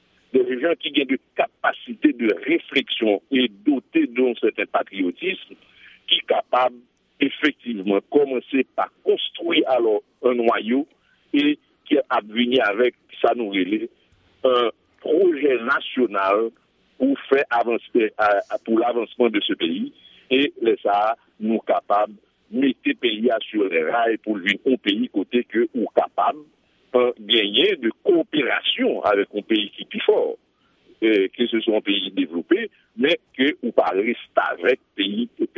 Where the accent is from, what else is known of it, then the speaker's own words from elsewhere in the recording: Haiti; C'est pas le seul fait qu'en tant qu'haïtien, nous pas jamais qu'à choisir de monde qui a des capacités pour produire en quelque sorte une politique